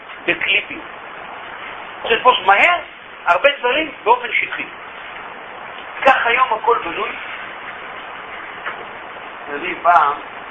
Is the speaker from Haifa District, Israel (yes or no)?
no; Tel Aviv, Tel Aviv District, Israel; גדלתי במשפחה, מה שנקרא בתל אביב, מסורתית.